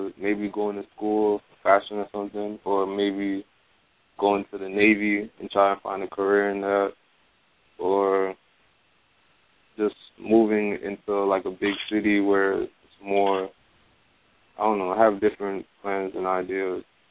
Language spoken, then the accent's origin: English; Jamaica; also born or lived in New York; now in West Palm Beach, United States; I'm living in West Palm, Florida. I'm from New York. I'm from the islands, Jamaica.